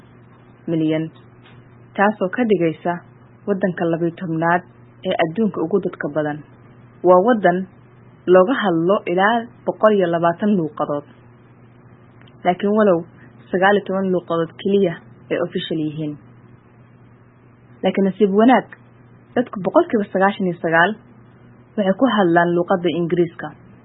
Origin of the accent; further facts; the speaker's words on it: Bosaso, Bari, Somalia; moved away as an adult; now in Philippines; waxaana ku dhashay oo aan ku barbaaray magaalada Boosaaso, caasimadda gobolka Bari, halkaas oo aan waxbarashadii aasaasiga ahna ku soo qaatay isla magaalada Boosaaso.